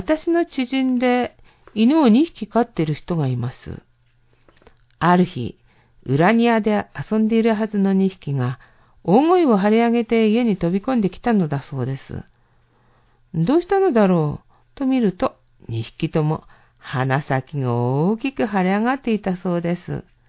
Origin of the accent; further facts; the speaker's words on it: Fujinomiya, Shizuoka, Japan; もっとも私の出身地は静岡の富士宮なので、雪とはあまり縁がありません。